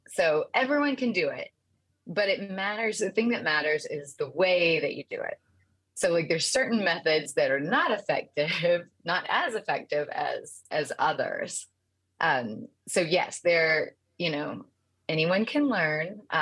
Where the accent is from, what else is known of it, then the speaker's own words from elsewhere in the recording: Georgia, United States; And I'm from South Georgia, so it was a little bit different. The accent was a little bit, you know, it was there.